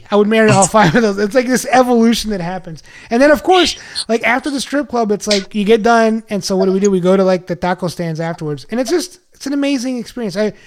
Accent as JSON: {"language": "English", "town": "McAllen", "region": "Texas", "country": "United States", "tie": "born or raised there", "said": "So you're probably in McAllen. Mm-hmm. That was my hometown."}